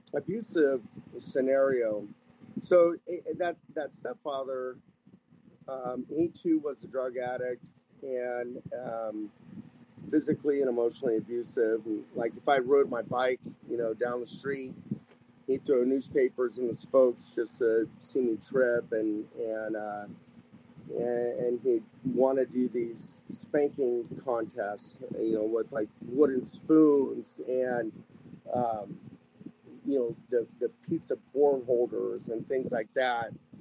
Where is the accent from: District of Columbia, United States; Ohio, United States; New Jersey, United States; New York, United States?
Ohio, United States; also born or lived in Waco, Texas; And then my mother married some other guy, and so about 6 months, or maybe I was 2 years by then, went to Ohio.